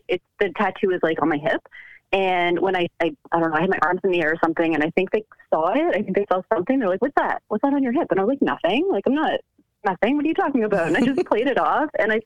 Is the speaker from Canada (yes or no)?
yes; West Coast, Canada; I'm from West Coast Canada.